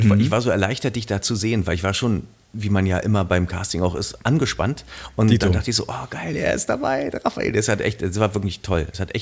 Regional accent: Berlin, Germany; Ja, ich bin auch Berliner. Ich bin hier geboren und einer der wenigen, die nicht zugezogen ist, sondern tatsächlich hier aufgewachsen ist.

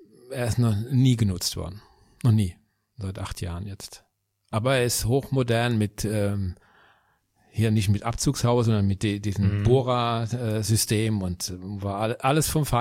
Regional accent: Bürstadt, Hesse, Germany; ich komme aus Bürstadt, das ist ein kleines Dorf in Südhessen

